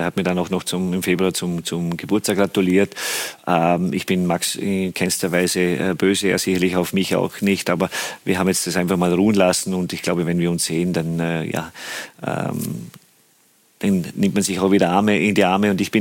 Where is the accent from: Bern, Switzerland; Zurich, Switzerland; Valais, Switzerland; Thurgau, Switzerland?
Bern, Switzerland; war jetzt ein paar Tage in der Schweiz, in Bern, in meiner alten Heimat